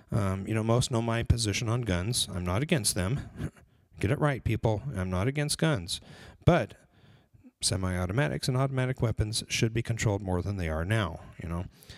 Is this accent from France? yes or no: no; California, United States; I remember a store called that growing up in California, in Southern California.